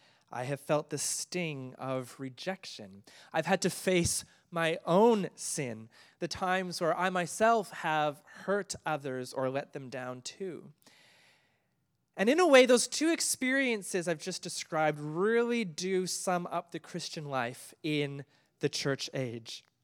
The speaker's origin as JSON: {"language": "English", "country": "Canada", "tie": "born or raised there", "said": "Now, I grew up in Canada, went to a fairly large church"}